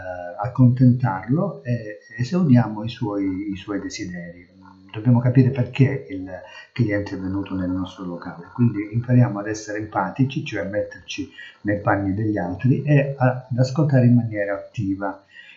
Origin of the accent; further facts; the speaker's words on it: Calabria, Italy; accent: Calabrian; marcando il nostro accento calabrese, visto che noi siamo calabresi